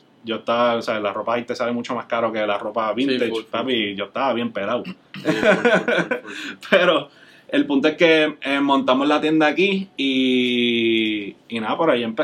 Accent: Miami, Florida, United States; now in Puerto Rico; Y yo originalmente no soy de Puerto Rico, yo soy de Miami.

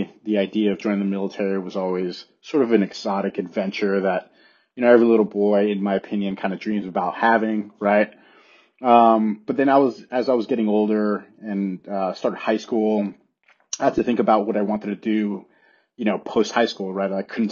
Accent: Queens, New York, United States; also born or lived in Medellin, Colombia; So I was born in Medellin, Colombia, and I came to the States when I was young. My mother brought my sister and I when we were about 6, 7 to New York, actually. So I grew up in Queens, New York for the majority of my life

